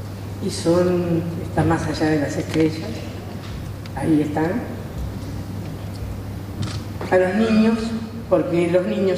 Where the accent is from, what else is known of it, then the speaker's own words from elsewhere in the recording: Rosario, Santa Fe, Argentina; Yo vengo de Rosario, de Santa Fe.